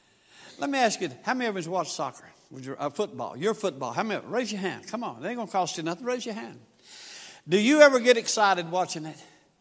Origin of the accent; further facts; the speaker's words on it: the South, United States; I'm from the South, okay? In case y'all hadn't figured it out in my speech yet, I am from the South.